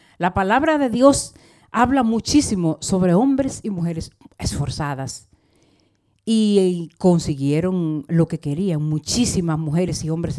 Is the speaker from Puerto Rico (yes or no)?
no; Dominican Republic; hace muchos años escuché en mi país, en República Dominicana